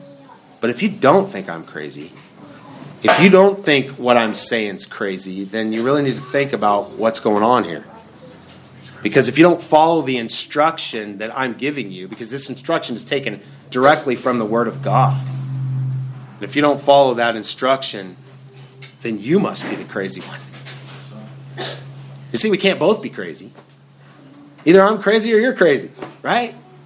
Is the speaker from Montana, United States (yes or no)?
yes; Montana, United States; now in Indiana, United States; Now, growing up in Montana, we made fun of the North Dakotans all the time, okay?